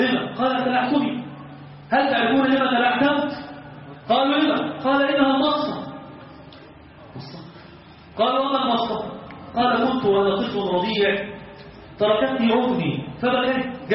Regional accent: Egypt; لان احنا عندنا في مصر هذا المحرك ده كبير قوي

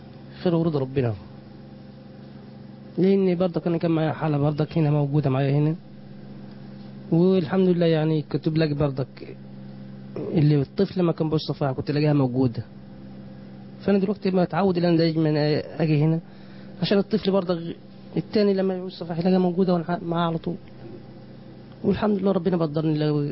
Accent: Monufia Governorate, Egypt; المنوفيه.

